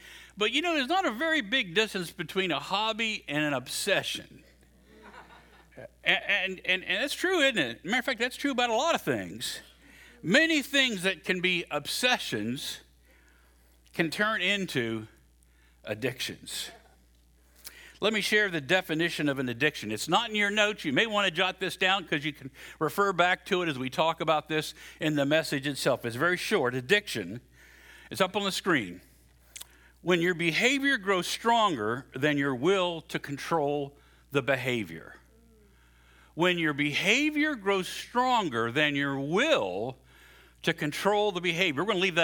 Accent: West Virginia, United States; also born or lived in Southern Illinois; now in Florida, United States; I came from Southern Illinois, originally from West Virginia, and we had, you know, I was a Steeler fan back in West Virginia

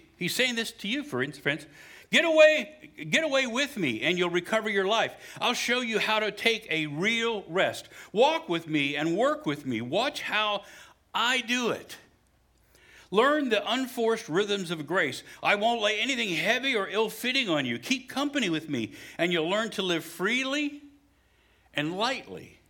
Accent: United States; I'm an American. And I respect and appreciate the Constitution.

